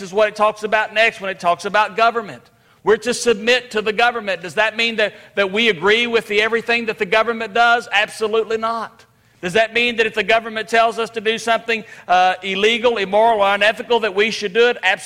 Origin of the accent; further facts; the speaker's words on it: Midland, Texas, United States; It was in my hometown of Midland, Texas, in a little church there in the neighborhood not far from where I grew up.